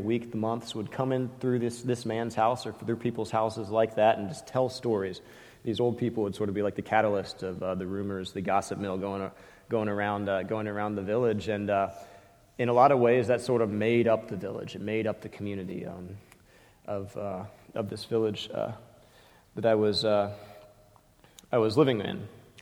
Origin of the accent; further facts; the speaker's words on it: United States; I didn't like calling him Musaza because I'm American